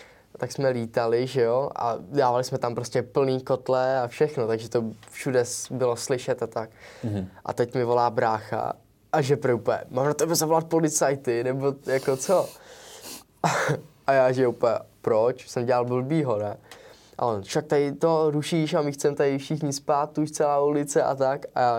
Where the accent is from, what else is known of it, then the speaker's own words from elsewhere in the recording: Jaroměř, Hradec Králové Region, Czechia; já jsem z Jaroměře a on je z Hradce, z Ruseka, což je asi 20 kiláků od sebe.